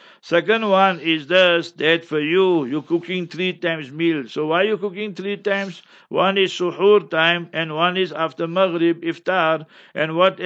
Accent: South Africa; born there; I was born in apartheid. I was born in the African location. So we went through all this.

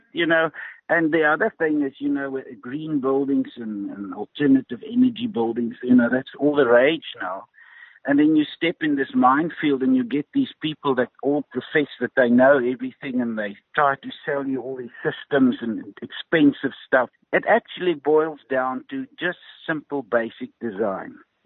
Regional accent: Ermelo, Mpumalanga, South Africa; You know, I grew up in Ermelo. We had corrugated roof. We had stone walls. You know, we had simple floor finishes.

